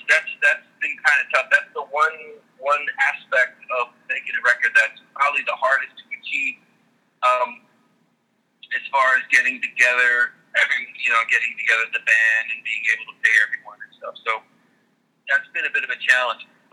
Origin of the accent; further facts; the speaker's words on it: New Jersey, United States; also born or lived in New York City; now in Pennsylvania, United States; Actually, I grew up in New Jersey.